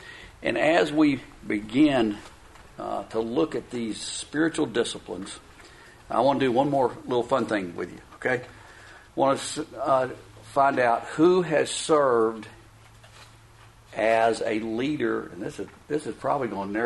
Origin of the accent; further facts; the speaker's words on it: Louisville, Kentucky, United States; It was Texas week, and I'm from Louisville, Kentucky, so you're wondering, how'd you get in Texas week?